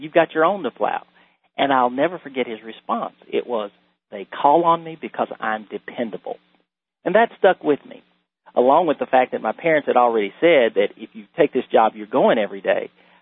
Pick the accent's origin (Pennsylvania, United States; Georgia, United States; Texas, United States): Texas, United States; Waco; Well, Chuck, as you know, I was born and reared in Waco, Texas, and grew up with a family, mom, dad, and my brother